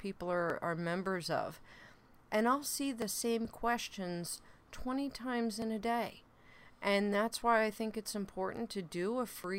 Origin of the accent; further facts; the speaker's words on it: New Jersey, United States; But yes, I say water, not water. I am from New Jersey. It's water.